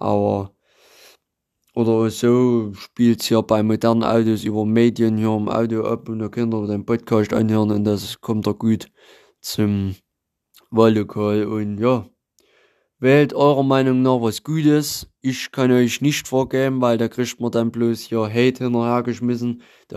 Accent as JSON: {"language": "German", "town": "Zittau", "region": "Saxony", "country": "Germany", "tie": "born or raised there", "said": "dann habe ich natürlich hier in meiner Heimatstadt in Zittau geguckt"}